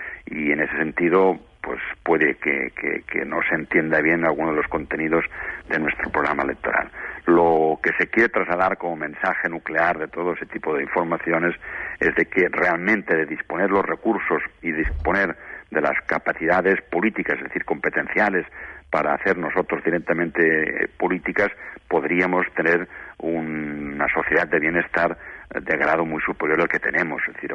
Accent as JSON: {"language": "Spanish", "town": "Alcampell", "region": "Aragon", "country": "Spain", "said": "sobrevolar el territorio de mi pueblo de Alcampell"}